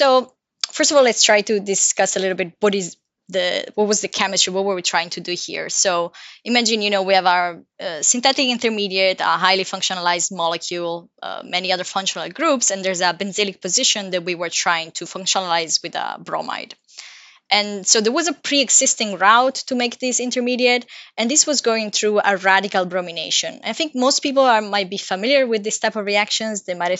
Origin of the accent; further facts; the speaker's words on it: Milan, Lombardy, Italy; moved away as an adult; also born or lived in Netherlands; now in United States; I was born and raised in Italy, in Milano. I studied there up until undergrad, and then I did my PhD in the Netherlands in the group of Professor Timothy Noel.